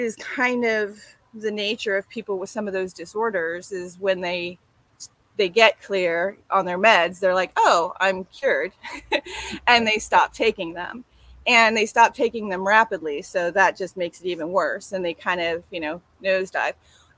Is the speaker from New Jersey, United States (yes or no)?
no; San Leandro, California, United States; born there; And I was born in Bay Area, San Leandro.